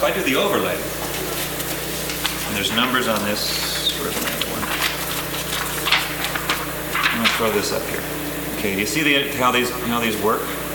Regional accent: California, United States; now in Seattle, United States; I grew up down in California. And when I moved to Seattle, I started looking at Seattle through the eyes of a Californian.

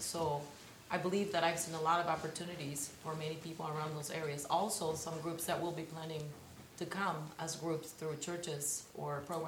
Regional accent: Wenatchee, Washington, United States; I'm from Wenatchee

